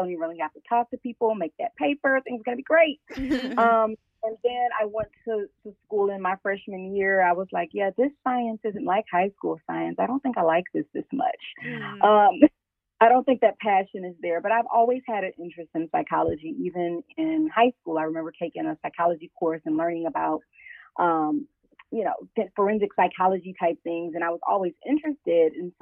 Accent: Louisiana, United States; I am originally from Louisiana.

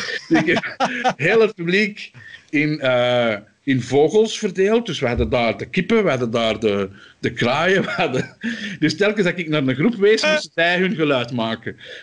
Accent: Antwerp, Belgium; Dus in West-Vlaanderen als Antwerpenaar is het sowieso moeilijk.

